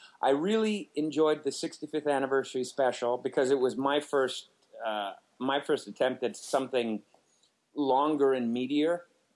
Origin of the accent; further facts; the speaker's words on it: Las Vegas, Nevada, United States; And I was raised in Las Vegas, Nevada, and Jerry Lewis performed there a lot.